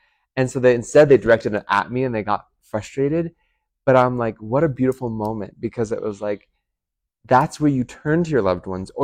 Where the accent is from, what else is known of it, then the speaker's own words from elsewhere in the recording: Philomath, Oregon, United States; never had that growing up in a small town, closeted queer boy. That was very unsafe for me to be. I grew up in Philomath.